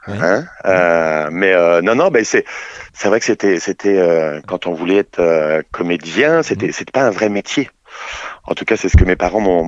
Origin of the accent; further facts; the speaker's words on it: Pays de la Loire, France; Moi, je viens du Maine-et-Loire, à côté d'Angers.